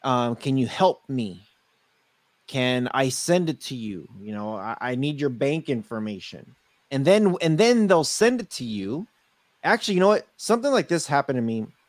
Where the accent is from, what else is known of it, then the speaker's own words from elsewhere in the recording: United States; born there; for me example, I was born here in the States.